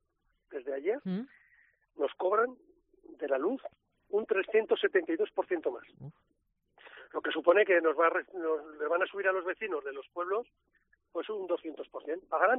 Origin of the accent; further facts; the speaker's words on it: La Cepa, Spain; Pues en determinadas zonas del pueblo, de mi pueblo, que se llama La Cepa, que serán unas 3.000 hectáreas afectadas